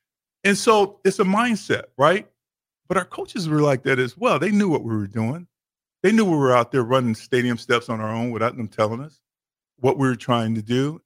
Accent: Midwest, United States; You know, I grew up in the Midwest

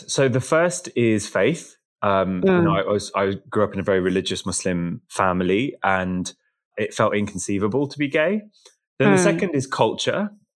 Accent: London, United Kingdom; And I was from London, nobody else was.

